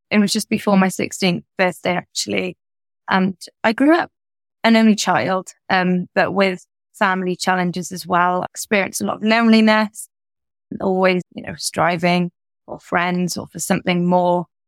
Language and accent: English; Cardiff, Wales, United Kingdom; Well, I grew up in Cardiff in a loving home.